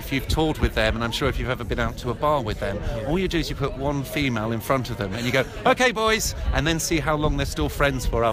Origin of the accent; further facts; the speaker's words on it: United Kingdom; Yeah, but we're British.